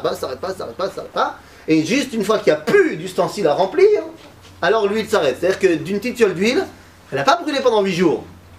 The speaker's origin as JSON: {"language": "French", "town": "Metz", "region": "Grand Est", "country": "France", "said": "Bon, alors, je viens de Metz."}